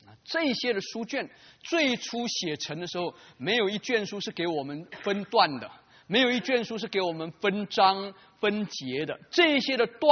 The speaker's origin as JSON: {"language": "Chinese", "country": "Taiwan", "tie": "born or raised there", "also_born_or_lived": "Taipei", "said": "的时候谈到我自己的家乡啊，因为那是一个在台湾等于与世隔绝的地方啊。"}